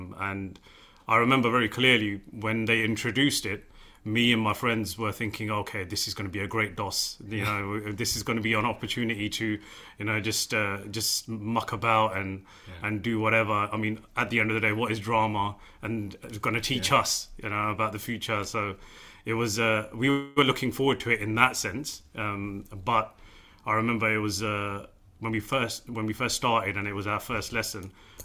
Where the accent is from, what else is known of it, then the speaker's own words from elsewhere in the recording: London, United Kingdom; I'm currently 36 years old. I was born and brought up in East London from a very traditional Sikh Punjabi family